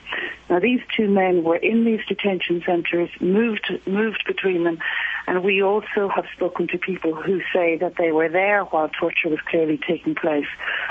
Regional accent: Ireland; now in England, United Kingdom; as an Irish journalist working in England

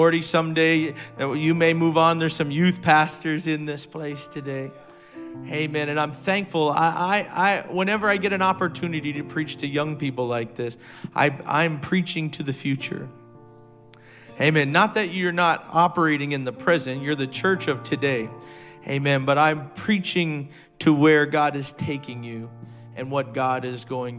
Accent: Canada; I grew up in Canada. So I too am in part of the British Commonwealth today. And I grew up in Canada

